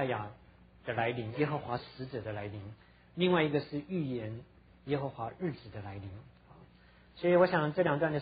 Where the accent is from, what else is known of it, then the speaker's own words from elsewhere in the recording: China; 那跟我们中国人不一样哈，中国人是拿到钱存起来，然后酌量而花